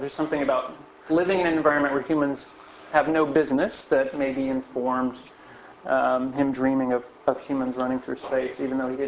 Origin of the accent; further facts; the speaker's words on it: Houston, Texas, United States; I had no interest historically in space science or space history or NASA, but I grew up in Houston because I'm the son of one of these Apollo engineers.